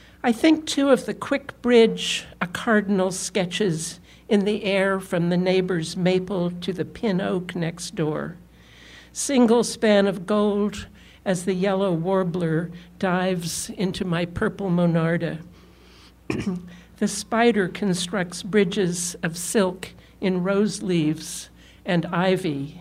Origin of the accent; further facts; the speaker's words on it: Utah, United States; Now, I grew up in Utah, and in the West, in fact, most of the world, streets run like this.